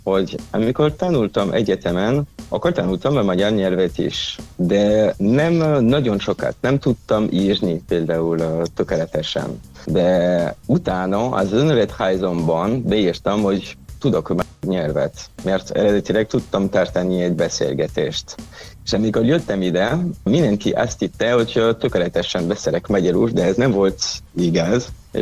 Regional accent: Hauts-de-France, France; Hungarian is a second language; moved away as an adult; now in Hungary; Igen, akkor északi Franciaországból jöttem. Kisvárosból, Saint-Quentin-en-Yvelines, ez a Belgium határnál. És tanultam építészetet északi Franciaországban is, Lille-ben

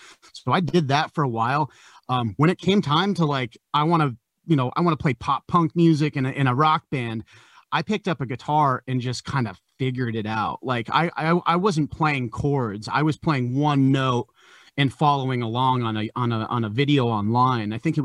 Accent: Connecticut, United States; moved away as an adult; now in Boston, United States; it would be better to kind of break out from where I grew up in Connecticut

